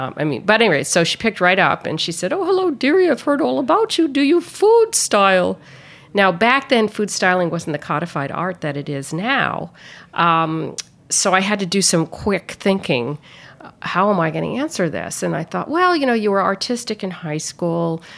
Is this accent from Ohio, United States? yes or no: no; New York City, New York, United States; And probably that's because I grew up in New York City.